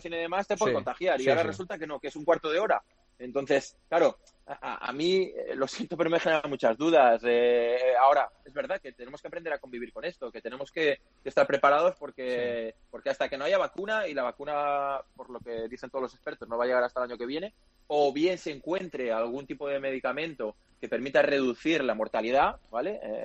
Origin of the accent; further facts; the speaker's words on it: L'Hospitalet de Llobregat, Catalonia, Spain; el de mi ciudad donde yo crecí, en Hospitalet